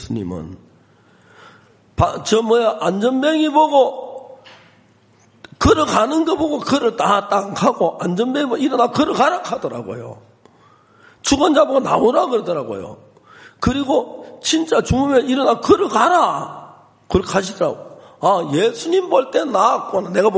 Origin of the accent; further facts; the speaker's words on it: South Korea; 우리는 한국 사람은 삶의 80%를 먹는 걸 위해 산다 하더라고요